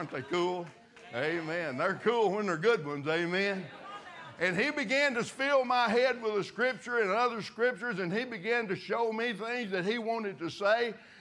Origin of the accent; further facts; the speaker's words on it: Arkansas, United States; I'm from Arkansas, and I've done had too much on this brain.